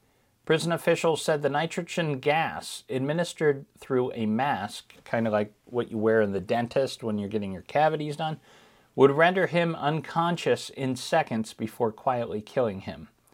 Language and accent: English; Ohio, United States; Legislators of my home state, Ohio, are considering switching to nitrogen gas